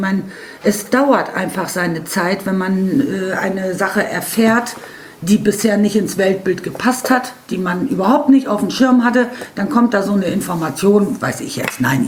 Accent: Bremerhaven, Bremen, Germany; born there; Ich bin in Bremerhaven geboren. Das ist jetzt fast 60 Jahre her.

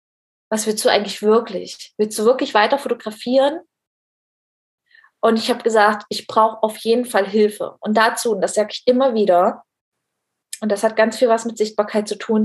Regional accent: East Germany, Germany; wir kommen nämlich beide aus dem Osten, aus der DDR.

